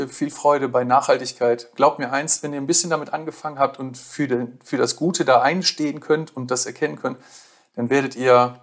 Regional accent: Bremen, Germany; Ich werde sicherlich in Bremen auch wieder antreten, meine Heimatstadt.

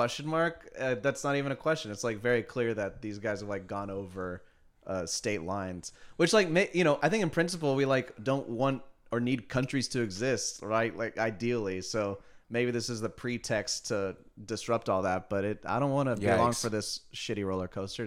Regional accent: United States; I'm American

